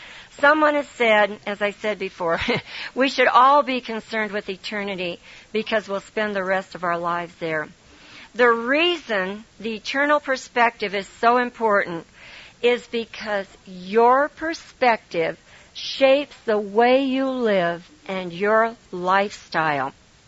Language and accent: English; California, United States; I'm a Californian and all this. And we can get by with a lot if you are from California because they think we're kind of crazy anyhow.